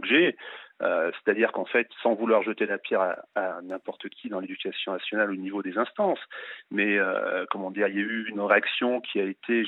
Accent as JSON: {"language": "French", "region": "Auvergne-Rhône-Alpes", "country": "France", "said": "il est originaire de la région Auvergne comme moi, enfin, je suis auvergnat d'origine, hein."}